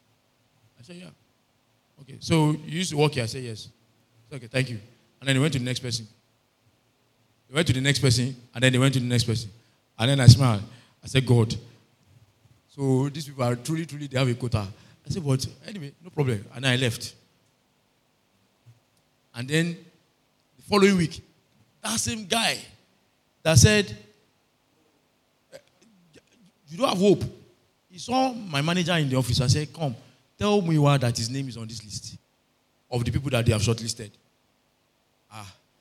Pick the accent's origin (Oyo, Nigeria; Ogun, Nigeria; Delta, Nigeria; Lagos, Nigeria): Ogun, Nigeria; Abeokuta; I said, I'm from Ogun State. They said, where are you from in Ogun State? I said, I'm from Abeokuta.